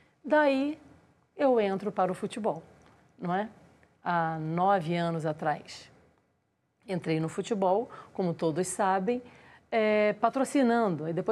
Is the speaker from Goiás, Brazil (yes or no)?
no; Cabo Frio, Rio de Janeiro, Brazil; Eu sou uma moça que eu fui criada, não é, em Cabo Frio